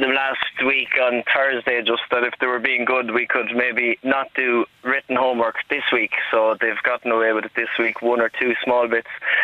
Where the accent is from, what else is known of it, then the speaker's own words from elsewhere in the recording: Carbury, Leinster, Ireland; I'm from Carberry, so it's near Enfield in Meath, actually, but it's in Kildare. It's about half an hour from where I work.